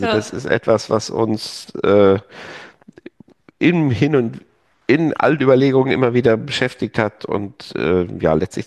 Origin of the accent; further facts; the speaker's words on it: Schlitz, Hesse, Germany; Und da ich ja gesagt habe, ich komme aus Schlitz, kann ich auch Schlitz immer wieder empfehlen.